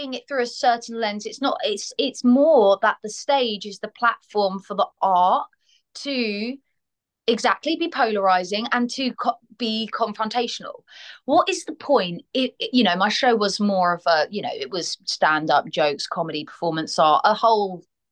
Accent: United Kingdom; And that's funny because I'm a British person.

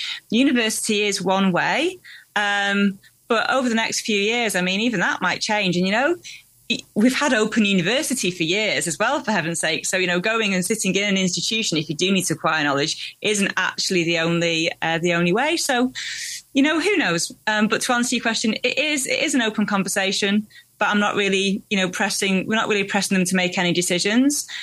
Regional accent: Salford, North West England, United Kingdom; my childhood growing up in Salford

